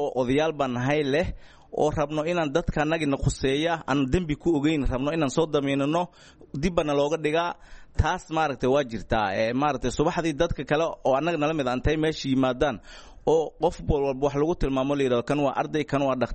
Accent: Bosaso, Bari, Somalia; annagu waxaan nahay reer Bari ee gobolka Bari, degmiisa Boosaaso iyo degmooyinkiisa kalaba. Waa degnaa si fiican baan u degnaa

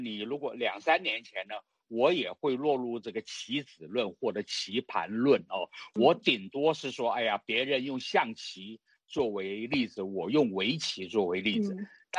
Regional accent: Taiwan; 作为台湾人呢，我觉得台湾人要先问自己可不可靠

